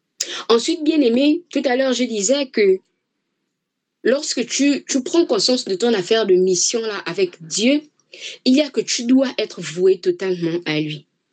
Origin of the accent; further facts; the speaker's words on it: Mimongo, Ngounié, Gabon; l'évangile est arrivé jusque chez moi à Mimongo, là-bas où il n'y a même pas la route pour arriver là-bas